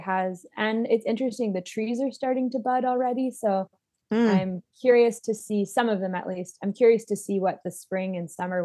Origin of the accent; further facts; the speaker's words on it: Winnipeg, Manitoba, Canada; now in Selkirk, Canada; and I grew up in Winnipeg.